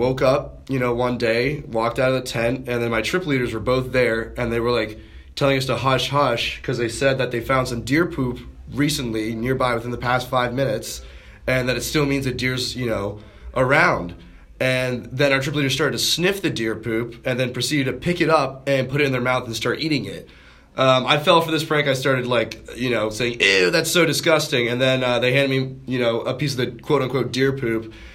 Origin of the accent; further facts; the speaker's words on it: Cape Coral, Florida, United States; I'm from Cape Coral, Florida, and I'm currently planning on majoring in Russian area studies and economics.